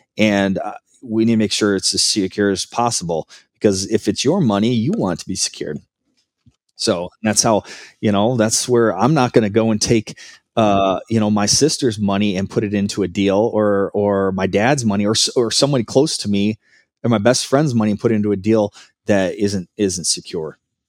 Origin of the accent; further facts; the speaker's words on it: Michigan, United States; I have a lot of really good connections in Michigan. It's my home state.